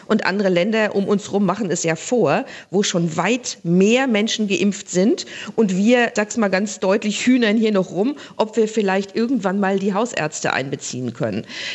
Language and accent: German; Schleswig-Holstein, Germany; ich komme aus Schleswig-Holstein